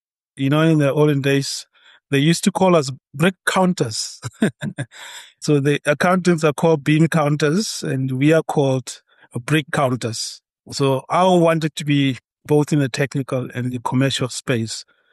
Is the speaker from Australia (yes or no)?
no; North West, South Africa; also born or lived in Klerksdorp; And when it was time for me to go to school, parents moved to a quieter and rural Northwest. That is where I started school